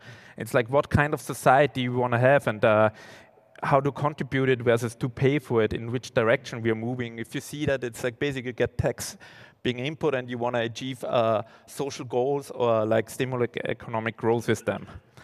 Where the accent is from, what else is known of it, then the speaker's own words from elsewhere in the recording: Austria; I'm from Austria.